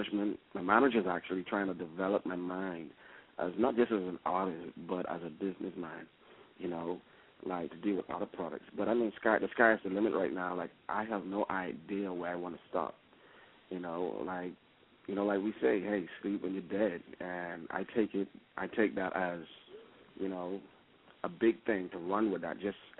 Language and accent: English; Pompano Beach, Florida, United States; also born or lived in Bahamas; Well, I am from the Bahamas, but raised back in Florida, Pompano Beach.